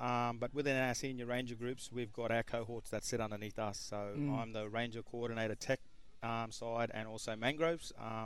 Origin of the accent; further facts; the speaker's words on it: Darwin, Northern Territory, Australia; I'm originally from Northern Territory, Darwin boy, Larrakia.